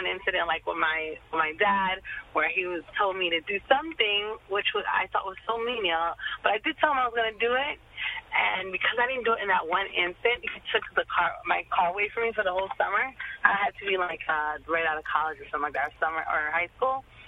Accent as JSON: {"language": "English", "country": "Haiti", "lives_now": "Union, United States", "said": "And I know as a Haitian, they always talk about, like, pride or dignity."}